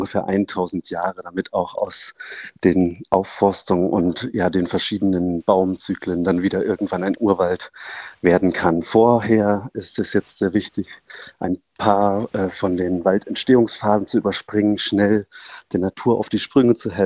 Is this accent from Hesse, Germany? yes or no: no; Thuringia, Germany; Schon als Kind bin ich unter einem Förster aufgewachsen im Norden Thüringens, im Eichsfeld.